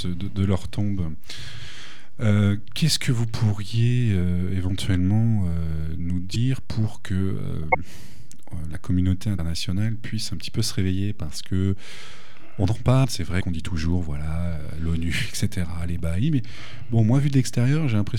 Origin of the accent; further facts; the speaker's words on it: France; en tant que Français